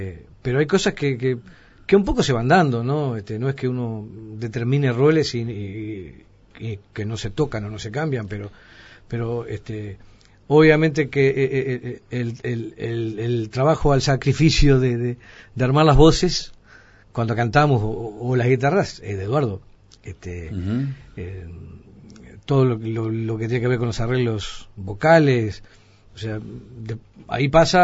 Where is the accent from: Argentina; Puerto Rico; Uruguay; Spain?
Uruguay; Montevideo; also born or lived in Florida; de Montevideo por adopción, digamos, ¿no? Nací en Florida, pero en realidad me crié en La Unión y Villa Española.